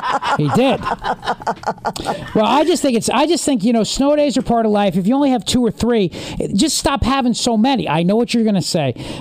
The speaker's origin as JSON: {"language": "English", "region": "New Jersey", "country": "United States", "said": "And I said, no, you know, I'm from South Jersey."}